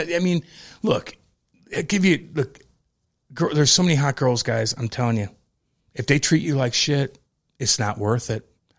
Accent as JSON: {"language": "English", "town": "Eureka", "region": "Missouri", "country": "United States", "said": "Look, I finally got attention. I'm from Eureka, Missouri."}